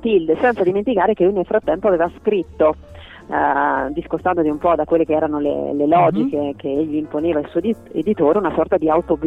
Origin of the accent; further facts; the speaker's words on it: Assisi, Umbria, Italy; Io sono di Assisi.